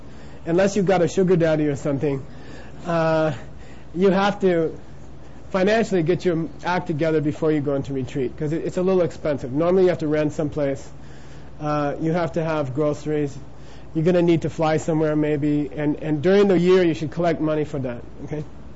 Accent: Arizona, United States; I grew up in Arizona. I used to go to Sycamore Canyon and take some natural substances.

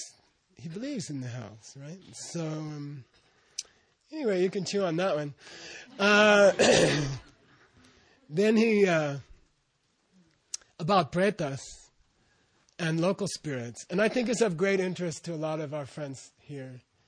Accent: Arizona, United States; also born or lived in San Diego, United States; I came from Arizona. I'd lived in San Diego.

